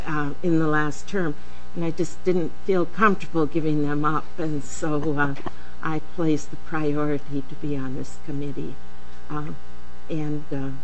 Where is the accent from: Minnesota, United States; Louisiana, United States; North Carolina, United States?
Minnesota, United States; Hermantown; My hometown is Hermantown, but I have five cities in District 6B